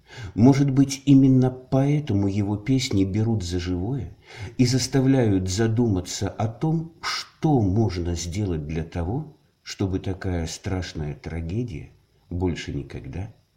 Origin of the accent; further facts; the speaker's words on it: Belarus; born there; я родился и живу в Беларуси.